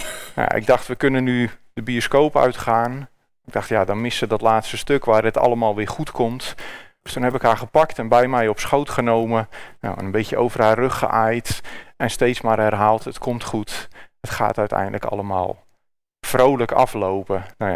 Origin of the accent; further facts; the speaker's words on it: Wageningen, Gelderland, Netherlands; Ik kom uit Wageningen en daar woon ik samen met mijn vrouw Eveline. En onze twee dochters, Mirre en Saar. We zijn daar betrokken bij een baptistengemeente.